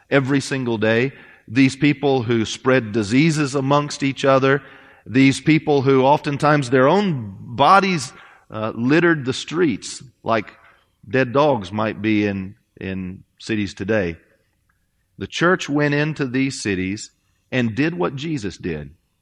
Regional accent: United States; Years ago, growing up in the United States, I would not have been able to, or I did not fully appreciate that.

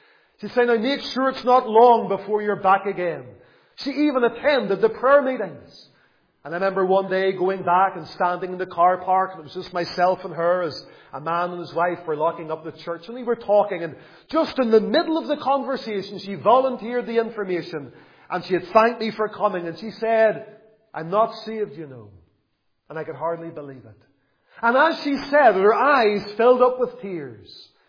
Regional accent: Lisburn, Northern Ireland, United Kingdom; I can remember as a little boy growing up in Lisburn, attending church on a Sunday

